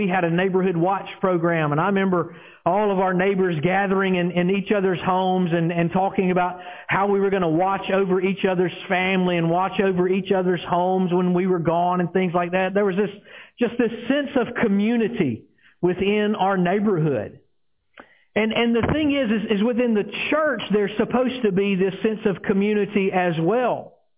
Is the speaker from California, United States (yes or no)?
no; Tupelo, Mississippi, United States; Growing up in Tupelo, the neighborhood that I lived in, I could just about tell you who lived in every house on the street we lived on.